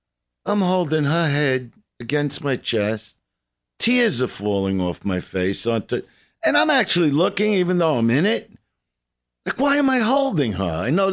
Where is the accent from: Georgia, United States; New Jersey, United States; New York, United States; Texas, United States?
New York, United States; Brooklyn; You know, I'm from Brooklyn.